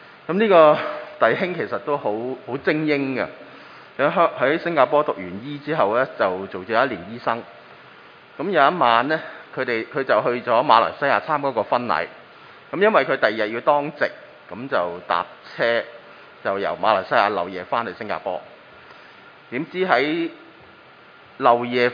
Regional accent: China

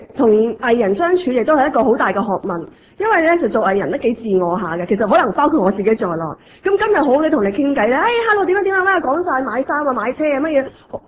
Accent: China; 我中國人嚟㗎

